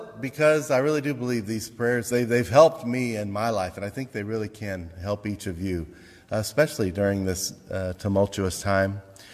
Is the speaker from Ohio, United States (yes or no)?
yes; Cincinnati, Ohio, United States; I grew up in Cincinnati during the time of the Big Red Machine.